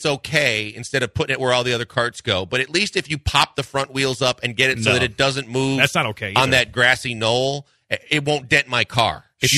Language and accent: English; Midwest, United States; Me, especially growing up in the Midwest.